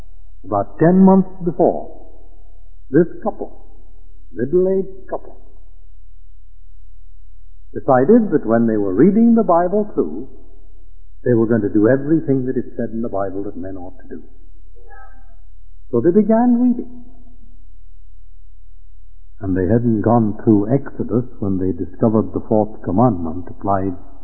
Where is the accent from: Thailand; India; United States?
India; I grew up in India.